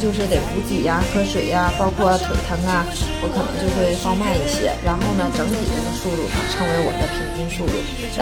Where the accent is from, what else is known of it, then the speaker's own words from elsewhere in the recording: Yingkou, Liaoning, China; 因为我说我是辽宁人，看我身份证号就能看出来我就是营口人，这就是我当地的马拉松，老家的马拉松。